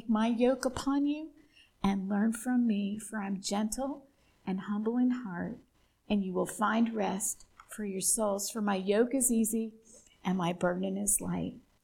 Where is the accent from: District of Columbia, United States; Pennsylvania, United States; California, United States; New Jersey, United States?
New Jersey, United States; And of course, that piqued my interest since I'm from New Jersey.